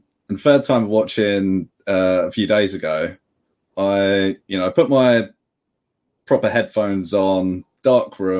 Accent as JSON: {"language": "English", "region": "London", "country": "United Kingdom", "said": "especially as a Londoner, seeing"}